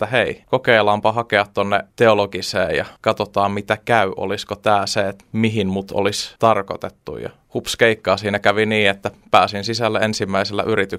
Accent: Helsinki, Uusimaa, Finland; tuun Helsingistä

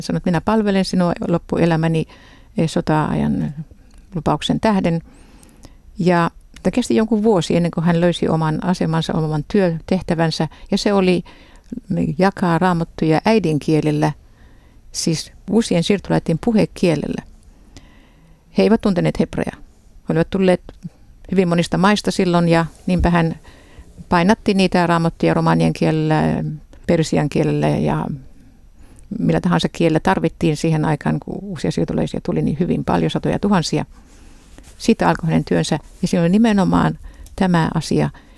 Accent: Israel; sinne perheenä tultiin vuonna 49, josta alkaen olen ollut Israelissa 7-vuotiaasta ja nyt yli 70-vuotiaaksi. Ja tämä fakta, että kasvoin Israelissa

